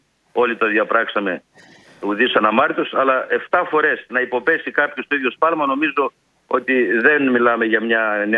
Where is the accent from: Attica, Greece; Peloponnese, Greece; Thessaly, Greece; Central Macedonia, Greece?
Central Macedonia, Greece; born there; now in Kilkis, Greece; εγώ με Μακεδόν του γένους γεννήθηκα στην Πλερία, ζω στην Κλικής.